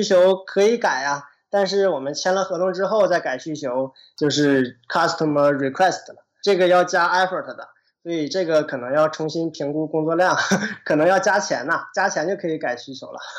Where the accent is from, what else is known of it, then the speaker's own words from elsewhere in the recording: Northeast China, China; 我出生在东北，然后在东北长大，在东北呢就有一些很特殊的需求，比如说东北冬天特别冷，